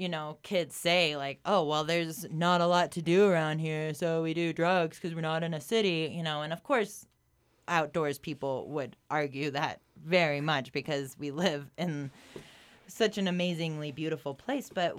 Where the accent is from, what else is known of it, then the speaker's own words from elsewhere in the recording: Colorado, United States; And I think we both know, growing up in the Roaring Fork Valley, coke is a little bit more of an issue than heroin.